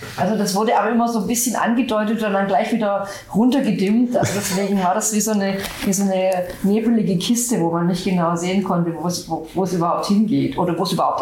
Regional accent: Baden-Württemberg, Germany; irgendwelche lustigen Kerle, wie man bei uns in Schwaben sagt, zusammengeschraubt haben.

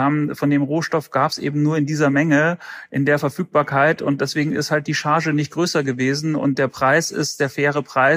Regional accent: Munich, Bavaria, Germany; Ich bin ja Münchner und es zieht mich eigentlich einmal im Monat immer in die Heimat.

